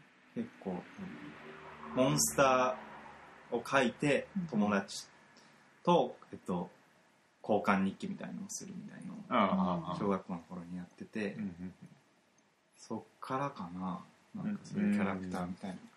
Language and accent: Japanese; Tokyo, Japan; born there; also born or lived in Ibaraki Prefecture / Hiroshima Prefecture; あ、東京で生まれて、まあそうですね、中学が、高校が寮生活の、